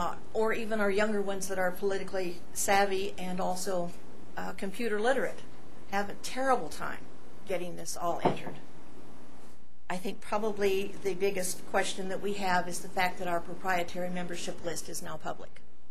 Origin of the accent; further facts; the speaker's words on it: Grand Junction, Colorado, United States; Mr. Secretary, Mr. … … from Grand Junction, Colorado.